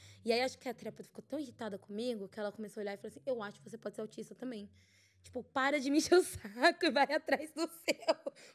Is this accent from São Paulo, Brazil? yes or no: yes; Jundiaí, São Paulo, Brazil; um dia de carnaval comigo lá na minha cidade, em Jundiaí